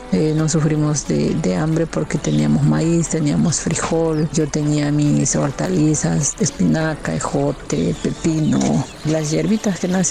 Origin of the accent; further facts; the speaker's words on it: Paso de la Reina, Oaxaca, Mexico; de la costa de Oaxaca. Mi comunidad se llama Paso de la Reina.